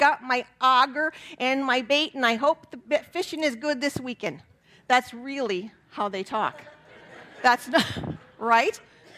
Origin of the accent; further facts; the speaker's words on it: Nebraska, United States; also born or lived in Wisconsin; And though I grew up in Nebraska, my roots … roots are in Wisconsin.